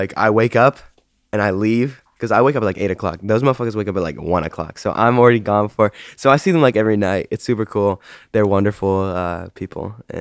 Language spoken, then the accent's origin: English; Hendersonville, United States; now in Los Angeles, United States; LA is like the polar opposite of my hometown. Like not much really goes on there. Everyone's like pretty calm and chill. Like Hendersonville, it definitely sleeps at night.